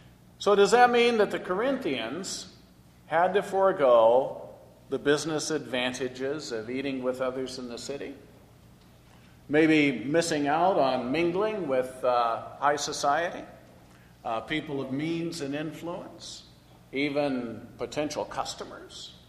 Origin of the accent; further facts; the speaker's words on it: West Coast, United States; Where I grew up on the West Coast, though, yoga's associated with transcendental meditation.